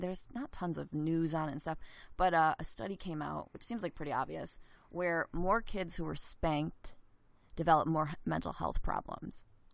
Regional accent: Ilion, New York, United States; I'm from Ilion, New York, which is Remington, Remington

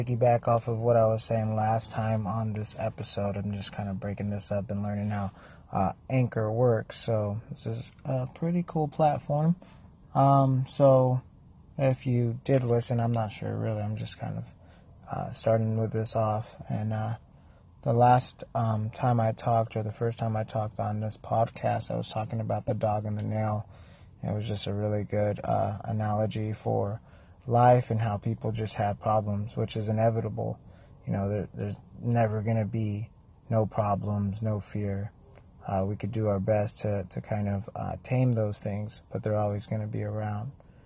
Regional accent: San Diego, California, United States; I'm originally from San Diego

